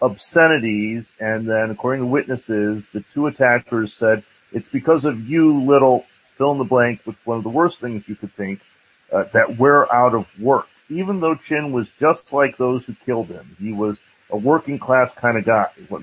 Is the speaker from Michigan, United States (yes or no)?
yes; Detroit, Michigan, United States; That was in Detroit, the Motor City, my hometown.